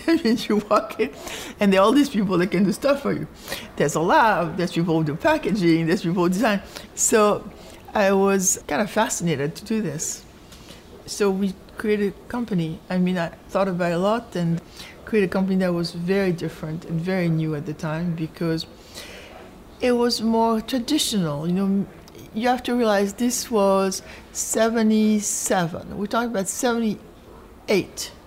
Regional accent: Paris, Île-de-France, France; now in New York, United States; So when I came to New York, the first year I cried all the time. I thought New York was so ugly. I came from Paris, and Paris, you know, we had beautiful windows

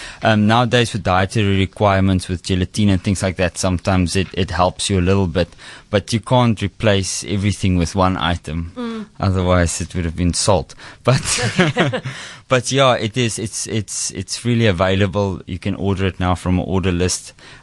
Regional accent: Western Cape, South Africa; But I'm very proud to be South Africa

